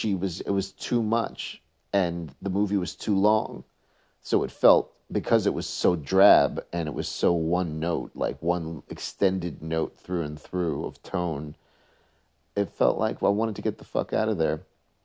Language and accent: English; New York City, New York, United States; I just say this because I grew up in New York City